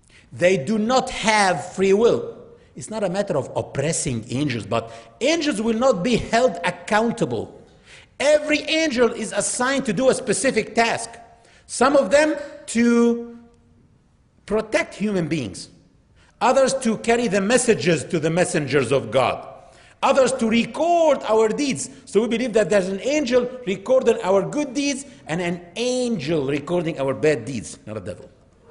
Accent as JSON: {"language": "English", "country": "Egypt", "second_language": "English", "said": "I am originally from Egypt, and in my country there are 7 million Christian Egyptians, and all of them are worshiping Allah."}